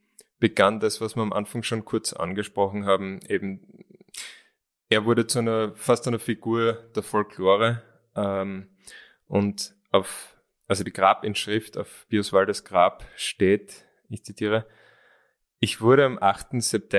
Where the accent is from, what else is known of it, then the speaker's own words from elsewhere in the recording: Graz, Styria, Austria; als Grazer, als Stadtmensch kennen wir da überhaupt nicht aus